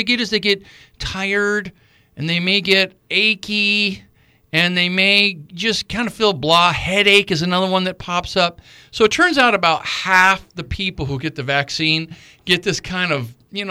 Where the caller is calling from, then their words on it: Fairbanks, Alaska, United States; Okay, this is Fairbanks. I'm talking from Fairbanks.